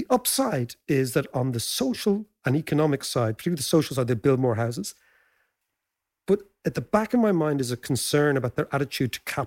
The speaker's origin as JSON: {"language": "English", "country": "Ireland", "said": "it's up to us as Irish people"}